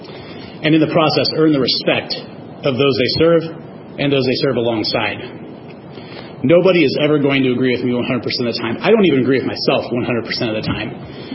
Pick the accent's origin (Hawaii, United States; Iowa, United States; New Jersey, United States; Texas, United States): Iowa, United States; West Liberty; I grew up in West Liberty, a small town of about 3,500 in eastern Iowa.